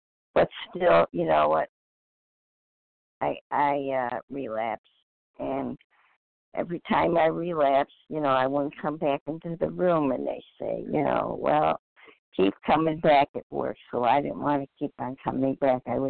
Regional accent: Michigan, United States; So anyhow … I'm from Michigan.

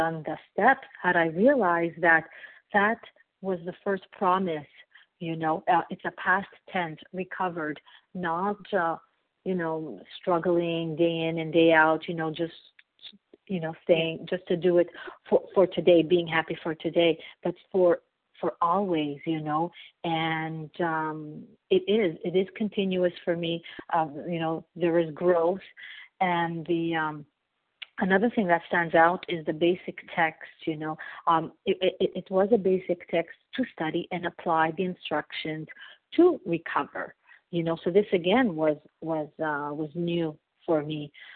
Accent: Montreal, Quebec, Canada; I'm from Montreal, Canada, a grateful, recovered, compulsive eater.

